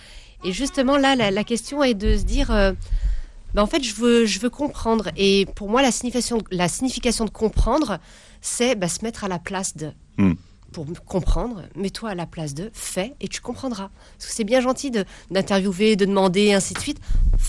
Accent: Vénissieux, Auvergne-Rhône-Alpes, France; Oui, je suis née au Minguette. C'est une banlieue de Vénissieux, enfin à Vénissieux, une banlieue de Lyon.

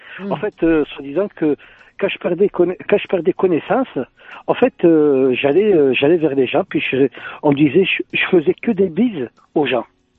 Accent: Kabylie, Algeria; Je suis resté avec ma grand-mère en Algérie, en Kabylie, parce que moi je suis algérien bien sûr, d'origine kabyle, je suis de la petite Kabylie.

